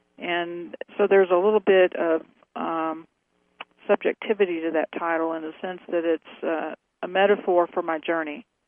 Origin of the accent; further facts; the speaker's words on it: Sims, Texas, United States; also born or lived in California / Dallas; But for the most part, I grew up in East Texas, which is very small. It's northeast of Dallas, and I bounced back and forth between Dallas and Sims. And Sims is where I finished high school.